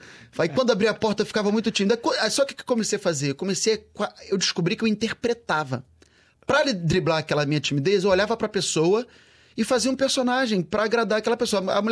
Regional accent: Rio de Janeiro, Brazil; Eu vim de São Paulo, eu sou carioca.

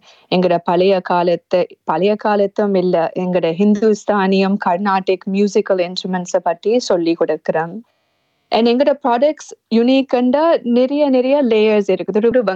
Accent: United States; அதனால் நாங்கள் அமெரிக்கன் பிள்ளைகளாக வளர்ந்த மட்டும் இல்லாமல் தமிழ் பிள்ளைகளாகவும் வளர்ந்தோம்.

